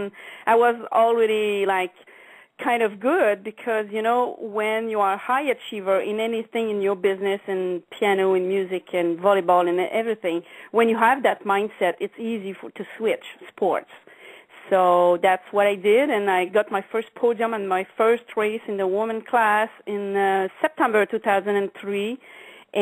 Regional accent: Quebec, Canada; English is a second language; also born or lived in Montreal; now in United States; Yes, I am from Quebec, a little town, tiny town, like 800 people. When I grew up, my dad was a farmer, and I moved in Quebec, after that in Montreal, and after that I moved to the States, and I started to speak English, actually, in 2005.

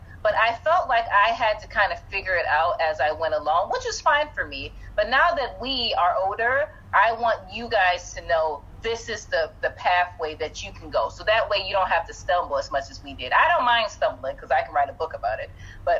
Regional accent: United States; And also, because we're American, we can get grant and loan money from federal aid

